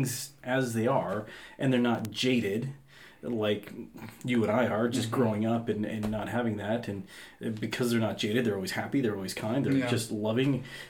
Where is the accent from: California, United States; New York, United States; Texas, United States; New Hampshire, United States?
California, United States; Yeah, I'm from Southern California. I love it.